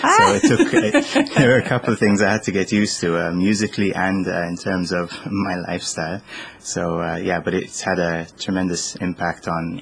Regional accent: Malta; now in Berlin, Germany; I'm a Maltese American musician, producer. I grew up in Malta.

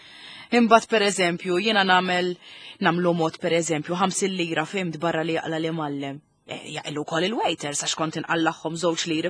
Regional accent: Kalkara, South Eastern Region, Malta; Jien pereżempju ta' 17 ġejta hawn isfel. Jien mill-Kalkara.

